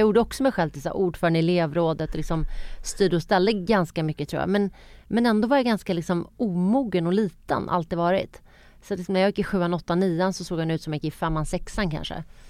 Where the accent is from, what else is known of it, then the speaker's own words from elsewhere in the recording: Halmstad, Halland County, Sweden; Jag är född och uppväxt i en småstad. Jag är uppväxt i Halmstad, Tylösand utanför Halmstad, med svensk mamma och turkisk pappa. Den enda invandraren faktiskt i mitt område, den enda mörka.